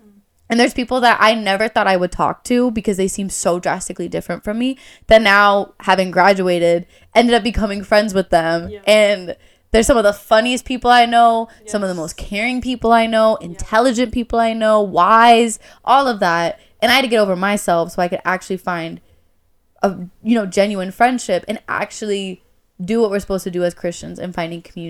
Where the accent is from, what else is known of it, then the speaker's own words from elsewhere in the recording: East Coast, United States; now in Minnesota, United States; because I am from the East Coast and then I came to Minnesota. Minnesota's not the East Coast.